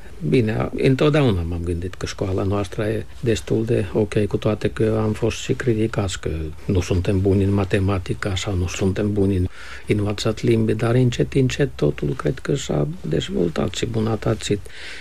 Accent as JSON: {"language": "Romanian", "country": "Finland", "second_language": "Romanian"}